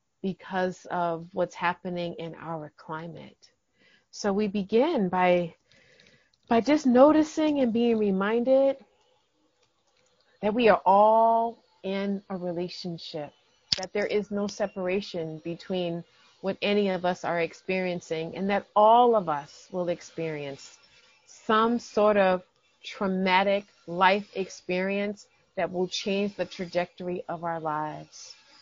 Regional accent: New York City, New York, United States; I am also originally from New York City, and I happen to be back in the city of my birth on September 11th

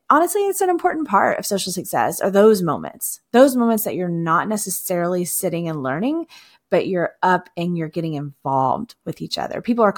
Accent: Houston, Texas, United States; We're bringing it back home to my hometown of Houston, Texas. I'm really, really excited about that. I love this city.

